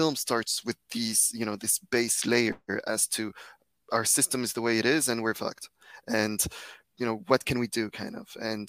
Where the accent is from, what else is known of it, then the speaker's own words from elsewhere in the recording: Poland; moved away as an adult; So I'm half French, half Spanish originally, and but I grew up in Poland. Spent most of my life there, and I was working in Poland until June last year.